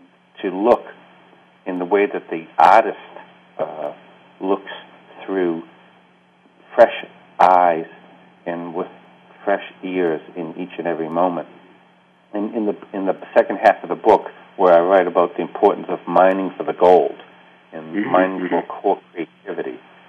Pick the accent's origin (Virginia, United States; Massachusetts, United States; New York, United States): Massachusetts, United States; Boston; growing up in Harvard Square in Boston and reading books on Zen Buddhism and playing in a band